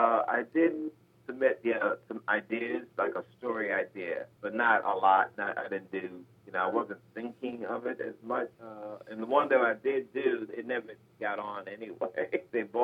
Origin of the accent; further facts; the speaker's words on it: Gary, Indiana, United States; So, you know, I'm from Gary, Indiana